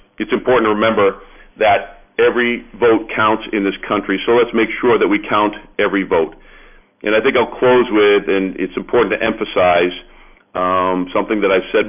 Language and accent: English; Waltham, Massachusetts, United States; As a son of a former city clerk in my hometown of Waltham that ran election days and loved those days